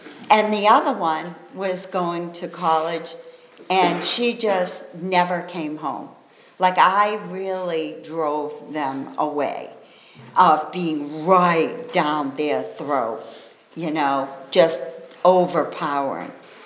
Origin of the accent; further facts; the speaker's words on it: Maine, United States; I'm from Maine, and I'm trying to get this job down in Boston.